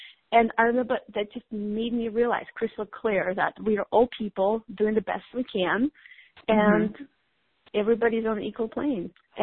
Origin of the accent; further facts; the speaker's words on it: Russia; now in United States; I grew up in, not in the United States of America. I grew up in Russia, so it was kind of a big deal.